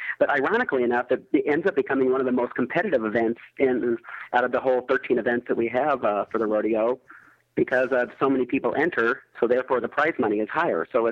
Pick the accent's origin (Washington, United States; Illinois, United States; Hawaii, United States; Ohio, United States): Illinois, United States; Springfield; I grew up downstate Illinois, and I grew up in Springfield, which is a larger city, not huge by any means, but it's a larger city.